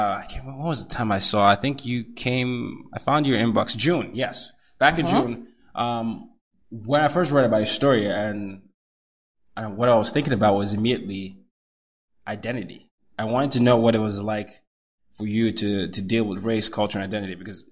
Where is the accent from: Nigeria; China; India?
Nigeria; also born or lived in Sweden / Burkina Faso / United States / Vietnam; growing up initially, I grew up in Nigeria, then it was Sweden, then it was Burkina Faso, then it was the United States, and, you know, Vietnam.